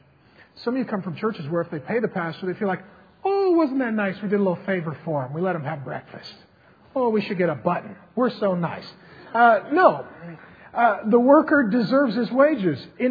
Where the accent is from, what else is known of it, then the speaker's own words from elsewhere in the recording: Seattle, Washington, United States; we lived in Seattle, and I grew up in Seattle. I love this city. This is my home.